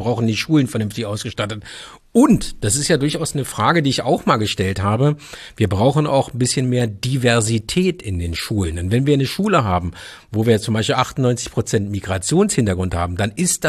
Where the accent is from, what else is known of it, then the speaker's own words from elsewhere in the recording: Berlin, Germany; ich bin wie gesagt, in Neukölln Kreuzberg groß geworden. Als meine große Tochter geboren wurde, haben wir noch in Neukölln gelebt.